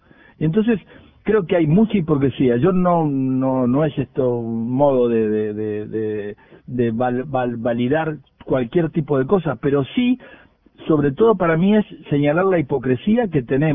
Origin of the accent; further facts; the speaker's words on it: Spain; soy español y estoy muy agradecido por el lugar en el que estoy